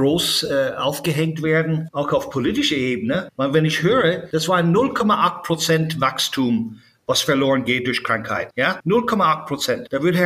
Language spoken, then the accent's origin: German; Ireland; ich bin ja selbst in Irland aufgewachsen